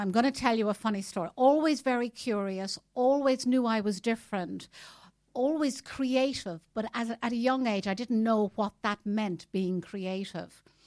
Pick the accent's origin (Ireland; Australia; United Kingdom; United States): Ireland; Dublin, Leinster; I'm Irish, as you've already made the introduction on. I'm actually from Dublin, half Cork, half Dublin. So I'm a true blue Irish lady. And I started my life in Dublin City, and also by the sea